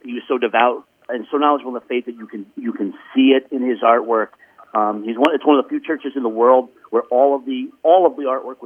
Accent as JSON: {"language": "English", "region": "New York", "country": "United States", "tie": "born or raised there", "also_born_or_lived": "Indiana", "moved": "as an adult", "said": "I grew up in New York, but moved to Indiana in 85 when I went to college, and was there until 2005. So I lived in Indiana for 30 years."}